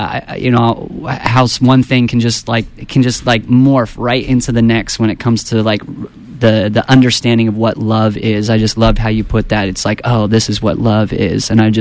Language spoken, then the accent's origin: English; Paradise, California, United States; Hey, Katie. From Paradise. Hey. That's where I grew up.